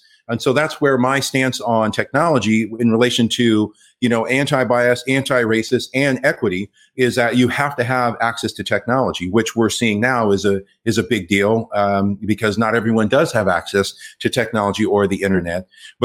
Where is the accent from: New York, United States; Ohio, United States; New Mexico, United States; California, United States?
California, United States; Los Angeles; So I grew up here in Los Angeles. I'm LA through and through. I went to UCLA, go Bruins.